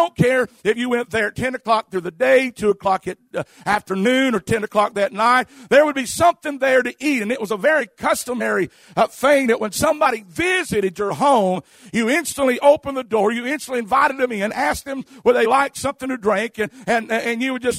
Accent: Kentucky, United States; I'd visit around some because I'm from Kentucky. That's all around me.

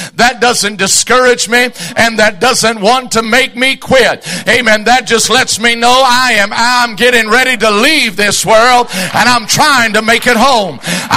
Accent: Dayton, Ohio, United States; I grew up in Dayton, Ohio. I grew up in Dayton, Ohio, and I grew up at the end of Sesame Street. I really did. My address growing up was 7001 Summerdale Drive in Dayton, Ohio. Hewer Heights, actually.

